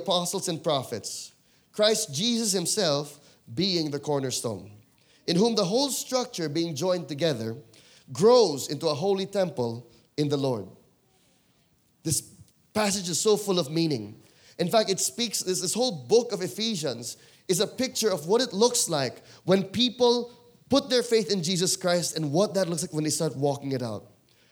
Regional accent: Philippines; I'm from the Philippines, and right now there is great tension in our part of the world.

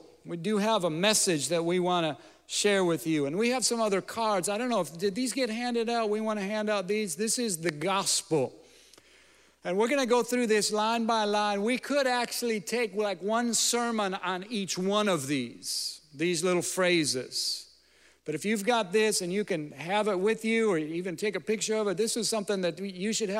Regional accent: Minnesota, United States; But I grew up in Minnesota, came to the Lord my freshman year.

